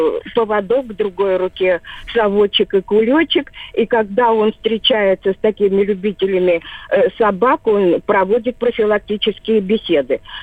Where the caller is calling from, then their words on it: Izhevsk, Udmurtia, Russia; Здравствуйте, из Ижевска, ваша постоянная слушательница.